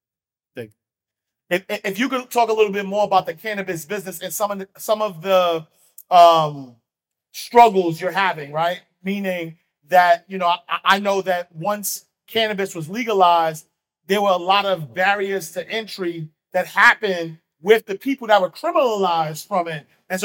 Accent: New York City, New York, United States; but I'm really from Harlem. But I was like, let me play in the room. But I grew up in Harlem, like single parent.

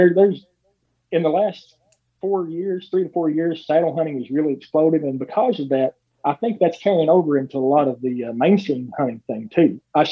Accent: Red River Gorge, Kentucky, United States; Like I said, I grew up in the Red River Gorge, and people are big in the zip line in here.

